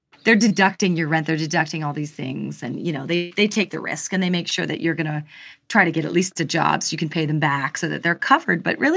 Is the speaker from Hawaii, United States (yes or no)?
yes; Hawaii, United States; Japanese culture I was very familiar with because I was born and raised in Hawaii